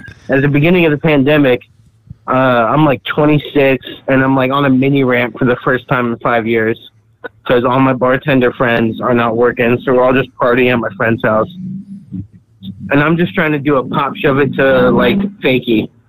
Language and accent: English; San Diego, California, United States; I'm from San Diego, bro.